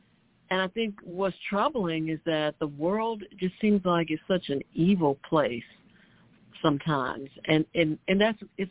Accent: Chicago, Illinois, United States; You know, I grew up in Chicago, and obviously, you know, there were stories about bad things that happened, but not the way it seems like they are.

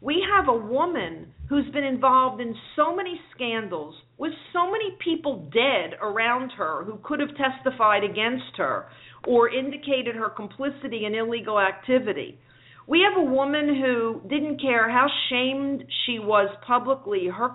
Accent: Philadelphia, Pennsylvania, United States; I mean, I grew up in Philadelphia. I can tell you more dead people vote in Philadelphia than probably, well, maybe not more than in Chicago, but probably second to Chicago, a lot of dead people voted in Philadelphia.

